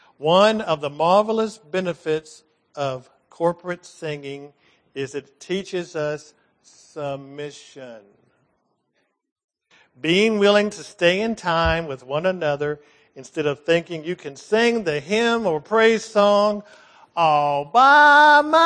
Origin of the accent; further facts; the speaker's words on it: Richmond, United States; I'm a redneck from Richmond.